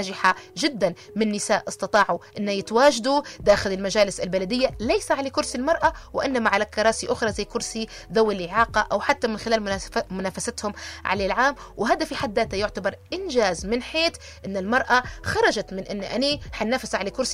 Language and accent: Arabic; Libya; في بعض الانتخابات اللي صارت عندنا في ليبيا